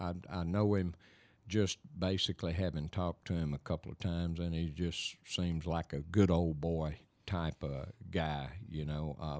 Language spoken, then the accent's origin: English; Tallulah, Louisiana, United States; And I'm from Tallulah, for God's sake.